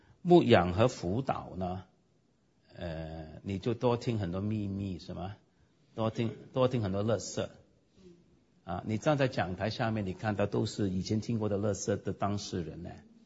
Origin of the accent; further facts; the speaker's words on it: Hong Kong; 比方说我最不喜欢广东人我们香港人了